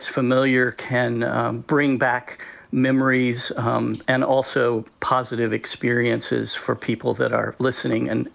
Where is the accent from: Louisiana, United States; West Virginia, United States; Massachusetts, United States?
West Virginia, United States; I grew up in West Virginia in a coal mining town.